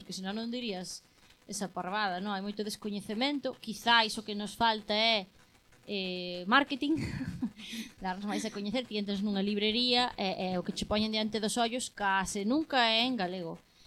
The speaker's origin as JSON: {"language": "Galician", "region": "Galicia", "country": "Spain", "said": "Eu escribo en galego porque é a miña lingua materna."}